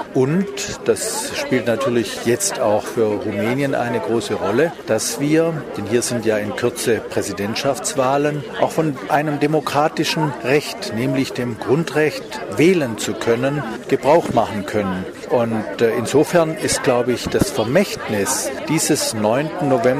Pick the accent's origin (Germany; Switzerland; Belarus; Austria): Germany; Baden-Württemberg; Wir sind an diesem Tag, lange geplant, in meine Heimat in den Schwarzwald gefahren von Prag aus